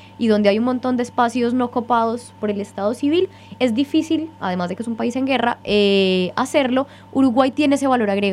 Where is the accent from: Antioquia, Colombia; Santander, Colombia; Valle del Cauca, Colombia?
Antioquia, Colombia; Medellín; born there; Nací en Medellín, en Colombia.